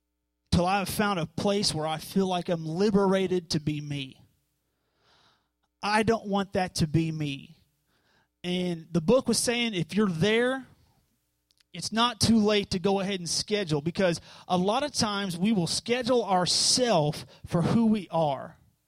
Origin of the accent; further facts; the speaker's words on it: Elizabethtown, Kentucky, United States; I'm originally from Elizabethtown, Kentucky.